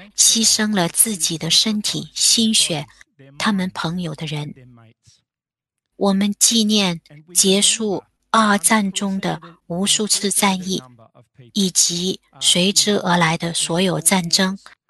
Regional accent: New South Wales, Australia; 我在新州乡下成长的时候，并不熟悉这些东西。

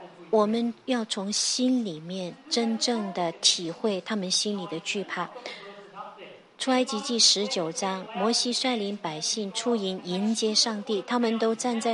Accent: Australia; 然后我们向教皇介绍我们是澳洲人

